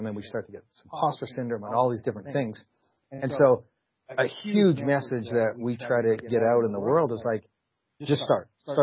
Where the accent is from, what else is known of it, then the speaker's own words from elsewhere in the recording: Canada; So I grew up in Canada, loved sports, don't have any brothers